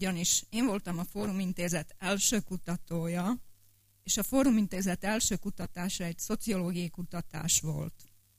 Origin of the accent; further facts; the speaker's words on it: Slovakia; hogy elsősorban szlovákiai-magyarként és mellesleg szociológusként valamiféle hidat képezzek köztük és a magyarországi szociológusok között